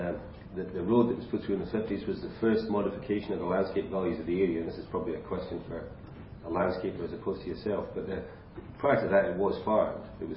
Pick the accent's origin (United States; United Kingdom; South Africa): United Kingdom; Scotland; And as a Scotsman, I think I should probably apologise